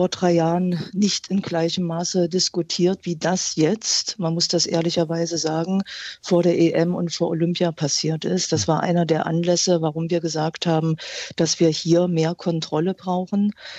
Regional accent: East Germany, Germany; Naja, ich lebe hier, seit ich geboren bin. Ich habe mich für meine Heimat, für mein Bundesland, für Ostdeutschland Zeit meines Lebens eingesetzt.

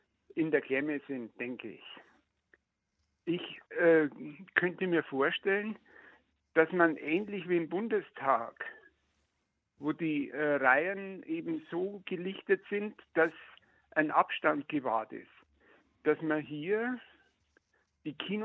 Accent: Regensburg, Bavaria, Germany; Ja, ich komme aus Regensburg.

